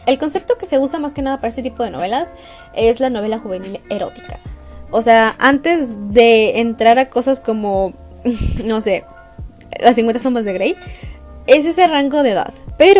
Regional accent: Mexico; A mi ciudad todavía no llega. Yo no soy del centro, yo no soy de Ciudad de México.

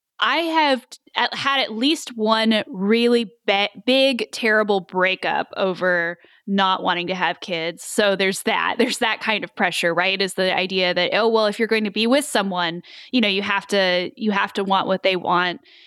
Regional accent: Kansas, United States; also born or lived in Georgia; Well, I was born in Georgia, but my father is military, so we moved around a lot when I was a kid. But I spent most of my growing up years in Kansas.

